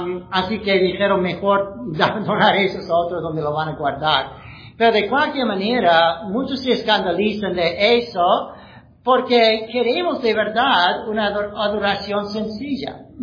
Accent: Ohio, United States; En el sur de Ohio, yo soy de Ohio

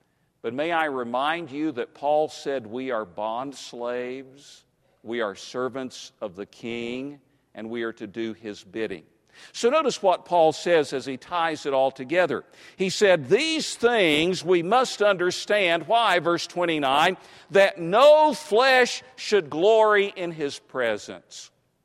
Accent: United States; born there; God, I'm here because I was born in America. I wasn't born in one of those foreign third world countries. I wasn't born in Zambia. I was born in America.

